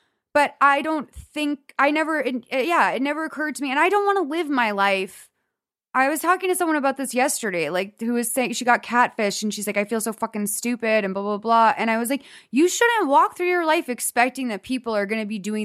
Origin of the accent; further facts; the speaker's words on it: Boston, Massachusetts, United States; now in Los Angeles, United States; Well, we're also spoiled, because we grew up in Boston, right?